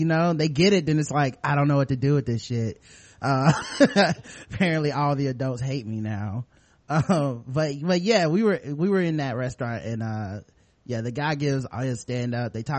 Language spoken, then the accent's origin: English; the South, United States; I am from Trump, the South.